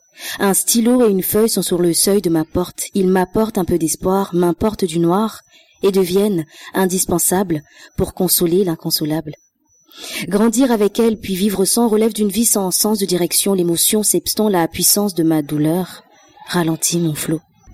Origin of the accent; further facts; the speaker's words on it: French Guiana; also born or lived in Montpellier; moi je suis une guyanaise, je suis slameuse et comédienne, je rentre tout juste là de Montpellier. Ça fait 6 mois que je suis en Guyane